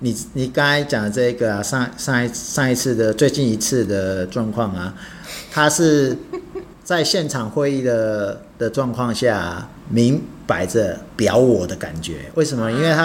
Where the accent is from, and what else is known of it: Taiwan